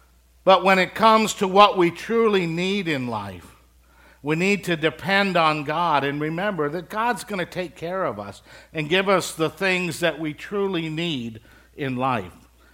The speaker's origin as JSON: {"language": "English", "region": "Midwest", "country": "United States", "tie": "born or raised there", "said": "I grew up in the Midwest, and I remember fields that went on from horizon to horizon, just as green as you can imagine."}